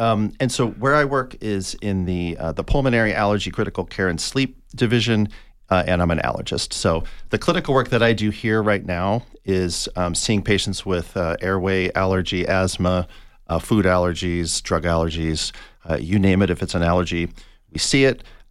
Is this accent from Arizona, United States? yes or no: yes; Tucson, Arizona, United States; I had allergies myself growing up in Tucson.